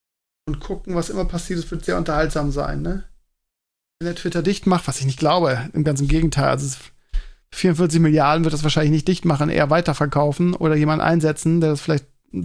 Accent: Bremen, Germany; in Hamburg heißt das Bücherhalle, aber kenne ich als Bremer nicht den Begriff.

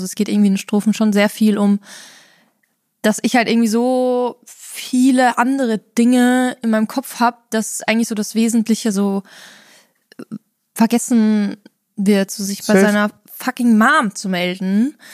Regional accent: Austria; Also bei uns in Österreich heißt es Heurigenbank.

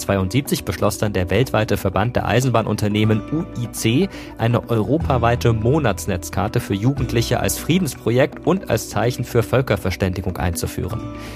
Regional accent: Karlsruhe, Baden-Württemberg, Germany; Du könntest auch nach Karlsruhe fahren, meine Heimatstadt. Sehr schöne Stadt, kann man sich anschauen.

